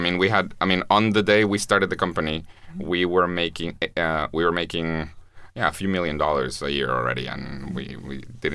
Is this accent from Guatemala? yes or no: yes; Guatemala; I'm from Guatemala, which is a very poor country.